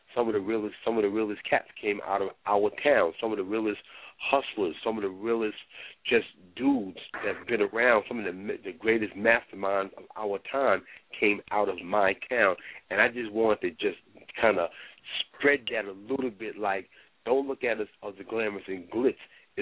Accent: Teaneck, New Jersey, United States; I didn't forget all the great times that I had on what Teaneck brought to me while being here. And that's what made me dedicate it to my hometown.

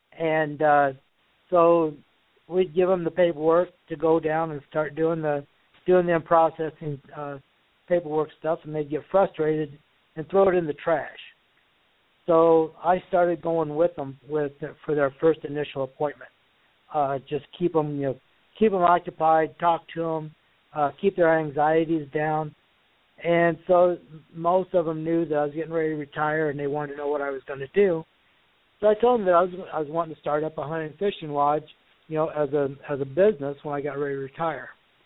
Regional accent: Iowa, United States; I'm based out of Iowa. I'm born and bred in Iowa.

